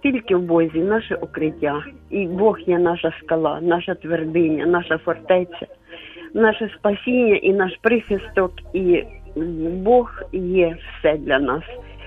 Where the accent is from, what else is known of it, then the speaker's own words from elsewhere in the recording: Kharkiv, Kharkiv Oblast, Ukraine; moved away as an adult; now in Lviv, Ukraine; я з Харкова. На початку війни я з сином виїхала до Львова.